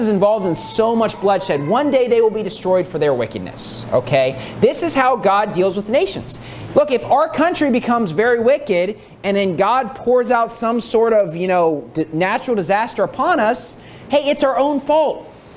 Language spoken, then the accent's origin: English; United States; I'm an American, okay?